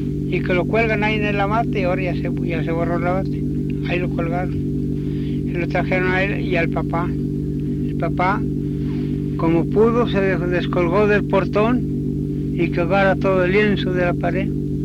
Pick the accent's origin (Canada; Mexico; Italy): Mexico; Palpan, Morelos; De Palpan, estado de Morelos. Nací en el año de 1888.